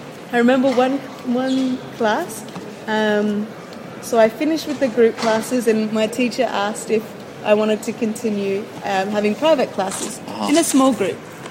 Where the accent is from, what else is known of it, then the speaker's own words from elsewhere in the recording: Australia; now in Chile; I'm from Australia, but I've been living in Chile for the last year.